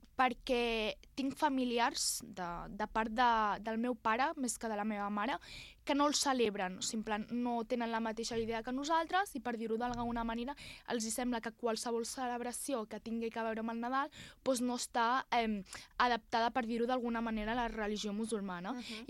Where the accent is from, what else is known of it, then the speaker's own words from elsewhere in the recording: Vilafranca del Penedès, Catalonia, Spain; born there; jo vaig néixer aquí, a Vilafranca, però els meus orígens són del Marroc, exactament de Tetuán, i bueno, els meus pares fa 35 anys que estan aquí a Catalunya, exactament a Vilafranca